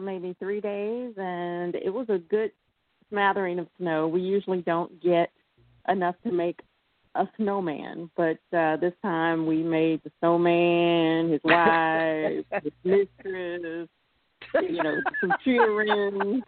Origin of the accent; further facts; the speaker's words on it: Detroit, Michigan, United States; Growing up in Detroit, my mom has taught me how to survive, and I did not miss a meal.